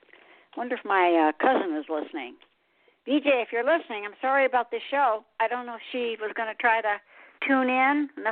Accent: Michigan, United States; And I came from Michigan, so I certainly know what it's like.

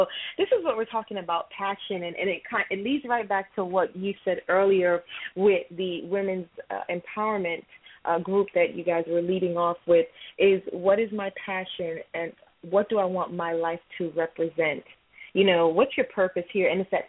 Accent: Jamaica; I'm Jamaican, West Indies

